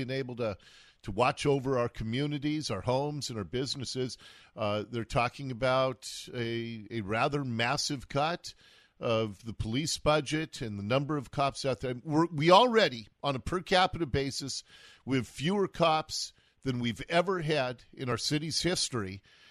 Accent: Seattle, Washington, United States; as I said, I grew up in Ballard. I remember when Ballard Avenue was the skid row of Ballard.

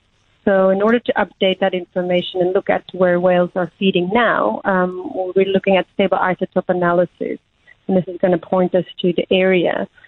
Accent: Belgium; Yeah, it's a Flemish name. I'm from Belgium.

